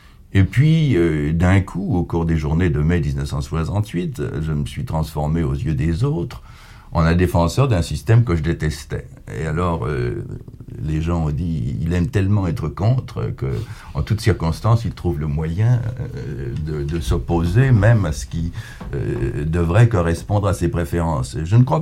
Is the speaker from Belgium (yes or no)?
no; France; en tant que Français